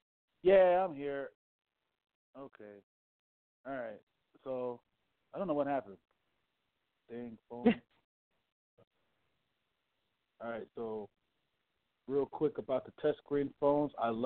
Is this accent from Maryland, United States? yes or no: no; Las Vegas, Nevada, United States; Any particularly my hometown, Vegas.